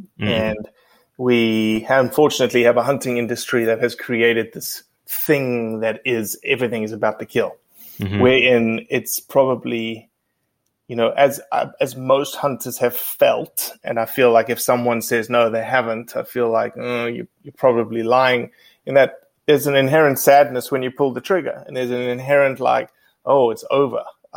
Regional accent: South Africa; I always wanted to be a game ranger. That's the thing that boys growing up in South Africa want to become, right?

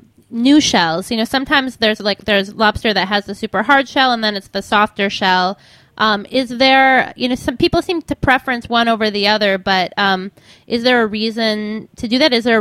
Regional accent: Midwest, United States; I know growing up in the Midwest, you know, if I went to a nicer grocery store

